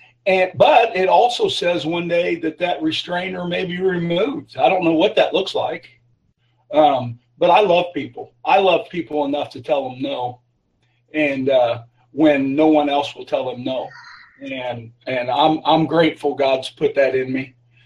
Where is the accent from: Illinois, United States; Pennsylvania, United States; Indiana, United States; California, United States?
Illinois, United States; Granite City; I'm from Granite City, Illinois.